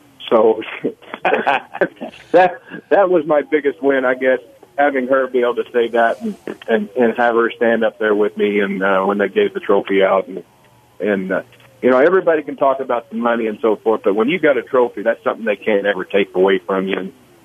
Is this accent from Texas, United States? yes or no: yes; Texas, United States; I'm kind of prejudiced toward the state of Texas, growing up in Texas, and being from Texas, but.